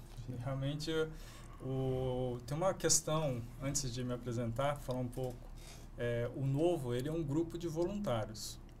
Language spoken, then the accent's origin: Portuguese; Rio de Janeiro, Brazil; Eu nasci no Rio de Janeiro, vivi lá a minha infância. Um japonês no Rio de Janeiro já é uma coisa meio diferente.